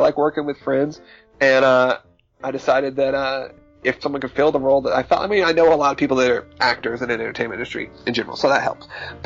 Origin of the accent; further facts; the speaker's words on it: Georgia, United States; I grew up in Georgia.